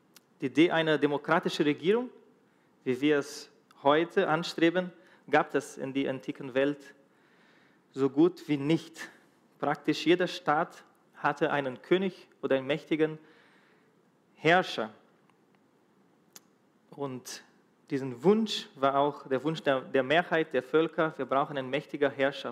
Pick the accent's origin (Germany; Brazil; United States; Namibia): Brazil; ich bin in Brasilien groß geworden und obwohl ich mit meinen Eltern noch als kleines Kind Deutsch sprach, war mein Wortschatz auf Deutsch nicht so umfangreich.